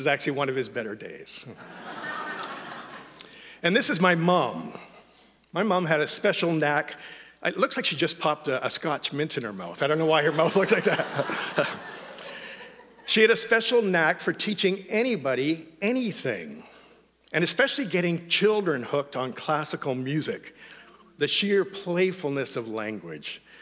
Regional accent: Oakville, Ontario, Canada; Karen and I grew up together in Oakville, Ontario, as little kids.

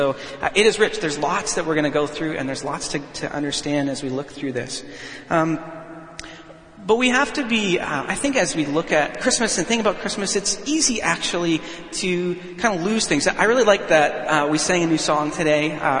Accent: Alberta, Canada; for me, I grew up in Alberta, and when the snow comes down outside

